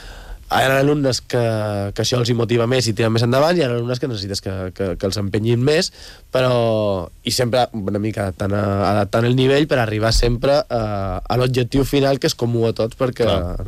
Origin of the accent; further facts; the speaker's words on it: Barcelona, Catalonia, Spain; jo venc de Barcelona i el meu barri de Barcelona també era un barri molt obrer, molt Sant Andreu